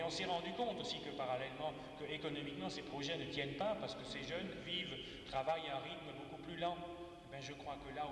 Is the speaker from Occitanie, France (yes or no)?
no; Grand Est, France; pas seulement chez nous en Alsace